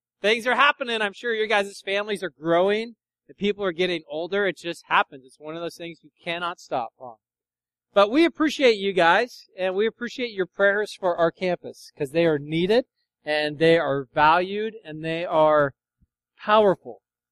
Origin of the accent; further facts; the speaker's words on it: Tracy, California, United States; now in Lathrop, United States; we're from Tracy, although we live in Lathrop